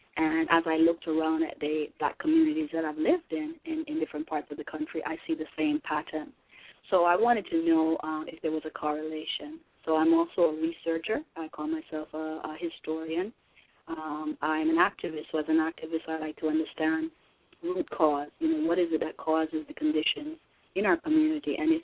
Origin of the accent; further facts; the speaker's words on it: Jamaica; moved away as an adult; also born or lived in New York / Southwest Florida / Atlanta / Denver; now in Chicago, United States; I am originally from Jamaica, a mother of four, and someone who has lived in many different parts of the country, you know, New York, Southwest Florida, Atlanta, Denver, and now Chicago.